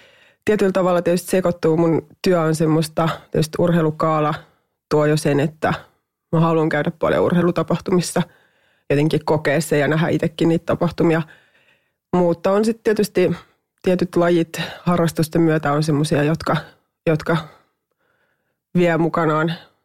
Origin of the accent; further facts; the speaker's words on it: Laihia, Ostrobothnia, Finland; Se on ollut hyvä paikka kasvaa ja mä oon tosi ylpeä siitä, että mä oon sieltä kotoisin. Mä oon kauhean mielelläni aina sen tuon esiin, että mä oon maalaistalon tytär ja ylpeä siitä.